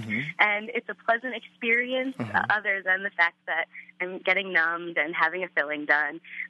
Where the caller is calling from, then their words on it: Wyoming, United States; I am calling from Yellowstone National Park, where we have bears and the super volcano.